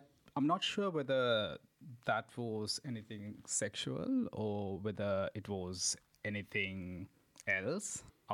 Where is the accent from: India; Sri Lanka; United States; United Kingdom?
Sri Lanka; Negombo, Western Province; I grew up in Sri Lanka.